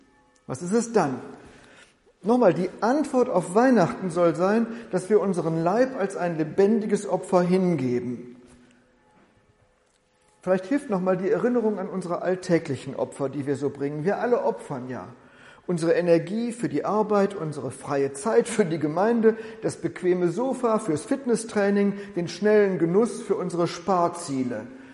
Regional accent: Bielefeld, North Rhine-Westphalia, Germany; Die Krimis spielen in Münster, aber mindestens einmal sagt jemand etwas über meine Heimatstadt Bielefeld.

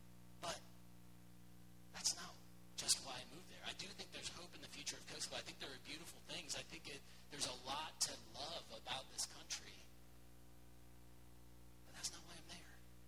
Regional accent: United States; I have people randomly buy me coffee at coffee shops because I'm American.

